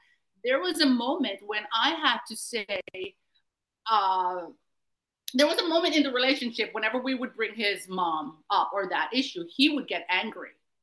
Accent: Jamaica; growing up in my culture as a Jamaican, we were taught to respect elderly.

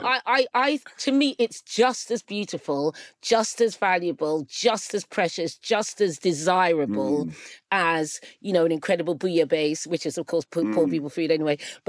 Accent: England, United Kingdom; They don't make bangers and mash in the Caribbean, but it doesn't matter because I'm English. I'm also British.

